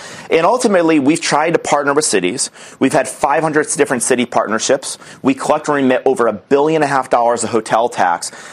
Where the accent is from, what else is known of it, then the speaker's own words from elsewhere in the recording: Albany, New York, United States; Well, I'm from the East Coast. I grew up in Albany, New York. Albany, New York. My parents are social workers. My dad worked for the state of New York.